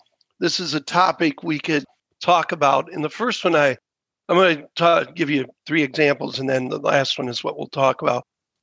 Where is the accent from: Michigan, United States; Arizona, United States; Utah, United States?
Michigan, United States; Detroit; as you know, I'm from the Detroit area.